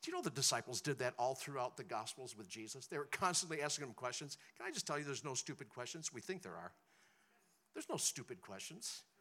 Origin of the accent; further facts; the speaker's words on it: Montana, United States; I'm from Montana.